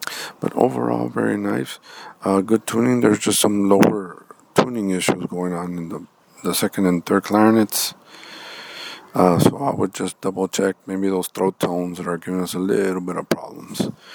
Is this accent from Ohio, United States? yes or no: no; Rio Grande City, Texas, United States; I am from Rio Grande City.